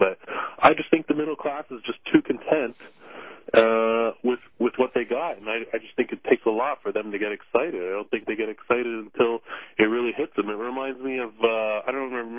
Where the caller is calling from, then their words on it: Canada; Well, I'm calling from Canada.